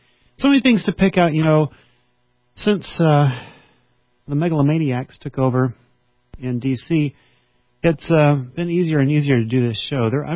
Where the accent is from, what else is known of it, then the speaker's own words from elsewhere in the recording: Texas, United States; And I get all excited because I grew up in Texas.